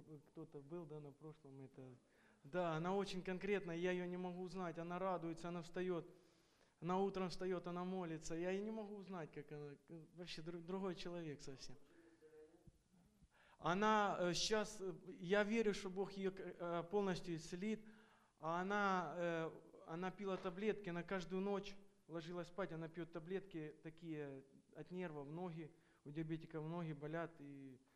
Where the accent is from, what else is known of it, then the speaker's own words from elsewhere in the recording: Tacoma, Washington, United States; я из Такомы.